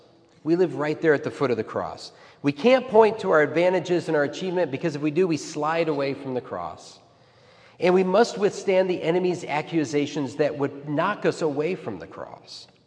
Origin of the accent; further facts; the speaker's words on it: Midwest, United States; born there; And I was born in Midwestern America where my family went to church